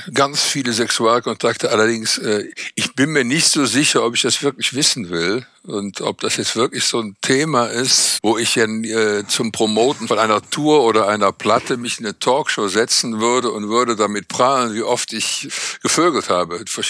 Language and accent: German; Cologne, North Rhine-Westphalia, Germany; Was würde ich als Kölner sagen?